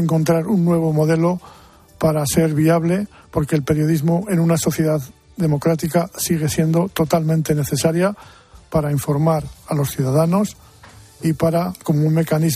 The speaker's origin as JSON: {"language": "Spanish", "town": "Miranda de Ebro", "region": "Castile and León", "country": "Spain", "tie": "born there", "said": "Cuando yo nací, en Miranda de Ebro, todavía las mercancías se distribuían con coches tirados por caballos."}